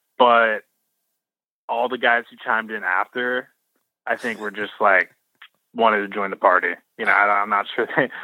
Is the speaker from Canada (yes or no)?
yes; Canada; I love Canada. Yeah. I've always loved Canada. I'm French Canadian